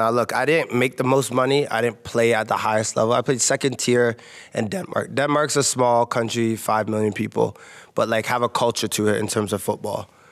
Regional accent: Canada; I'm Canadian. I'm way better than him.

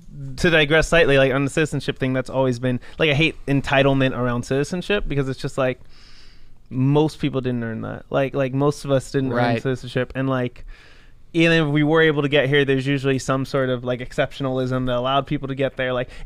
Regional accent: Victorville, California, United States; because like where I grew up in Victorville was a city.

